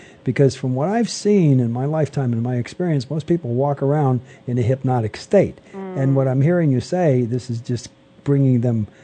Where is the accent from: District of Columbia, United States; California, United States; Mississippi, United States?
California, United States; Los Angeles; I was brought up in Los Angeles, and it's a completely different place now.